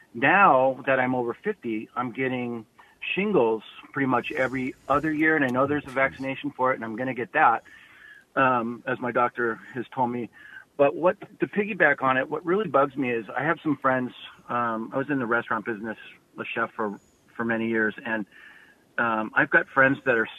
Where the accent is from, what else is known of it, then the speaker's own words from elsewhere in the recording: California, United States; A buddy and I grew up in California